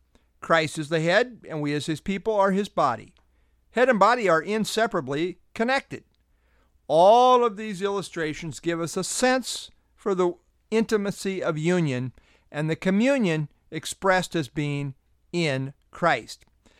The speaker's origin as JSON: {"language": "English", "country": "United States", "said": "For example, I identify as an American, as a husband, and as a member of Southview Bible Church."}